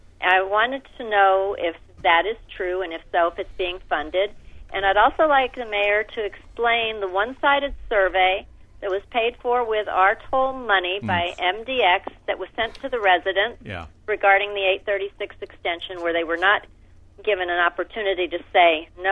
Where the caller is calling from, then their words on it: South Miami, Florida, United States; Hi. I'm from South Miami. I also take the Metro Rail and everything